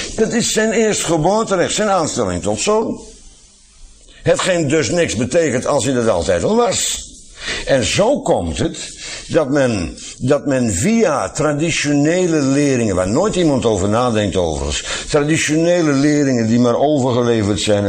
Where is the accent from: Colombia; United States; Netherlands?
Netherlands; Als ik zeg wij Nederlanders, ben ik ook geneigd mezelf niet mee te rekenen, maar ik ben wel een Nederlander.